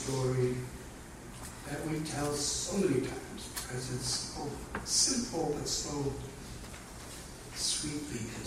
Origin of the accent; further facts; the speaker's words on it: Chicago, Illinois, United States; born there; It's like I was born in Chicago. 1950. We used to hear a lot about the Chicago Fire.